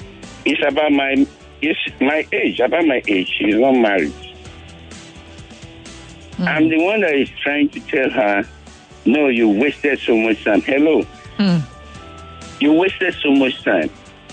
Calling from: Ajah, Lagos, Nigeria; I'm calling from Aja area.

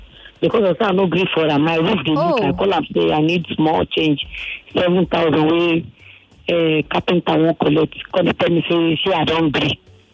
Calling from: Ajegunle, Lagos, Nigeria; Yeah, I'm calling from Ajegunle.

